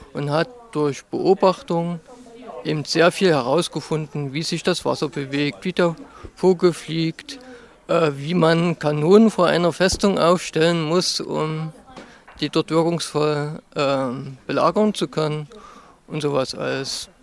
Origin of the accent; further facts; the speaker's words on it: Leipzig, Saxony, Germany; ich komme auch aus Leipzig, wie der Vorredner.